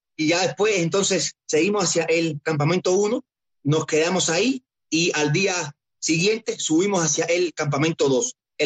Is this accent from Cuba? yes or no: yes; Cuba; creo que soy el primer cubano que ha logrado rebasar los 6.962 metros que tiene el Aconcagua